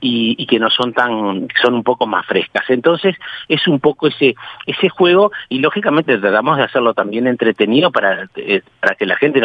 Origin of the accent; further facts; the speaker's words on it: Paysandú, Uruguay; de Paysandú, de nuestro querido hermano departamentos de Salto, también que tiene muy buenos vinos